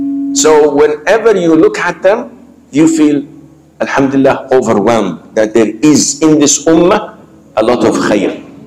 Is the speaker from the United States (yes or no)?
no; Saudi Arabia; I haven't met any of my family members since I was born and raised in Saudi.